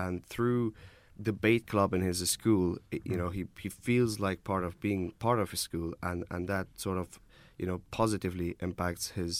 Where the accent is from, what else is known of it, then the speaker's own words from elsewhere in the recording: Afghanistan; now in Wexford, Ireland; So I came from Afghanistan in 2021 and I was in Roscommon for a while, and I came here like around 3 years ago to Wexford town.